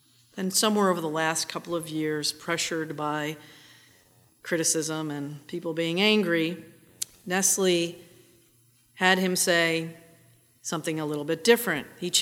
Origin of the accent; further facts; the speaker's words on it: Northeast, United States; These are a few things that stick with me about growing up in the Northeast.